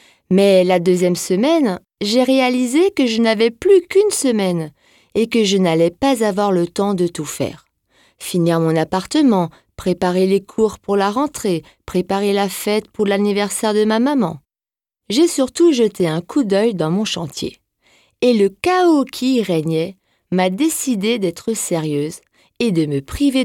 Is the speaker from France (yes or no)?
yes; Grand Est, France; Je suis française, bien sûr, mais avant tout alsacienne.